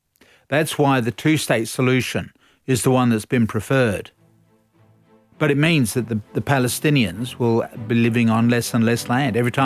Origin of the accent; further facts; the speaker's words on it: England, United Kingdom; I speak as an Englishman